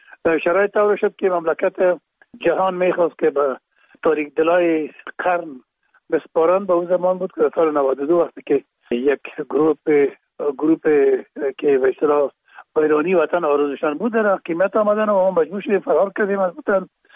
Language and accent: Persian; Kabul, Afghanistan; در کابل، شهید کابل به دنیا آمدیم. اصل ما زرکخانه کابل است و خود ما چون پدر ما باز از زرکخانه به شاشهید انتقال شدن، اونجا در شاشهید کابل به دنیا آمده و اونجا مکتب خواندیم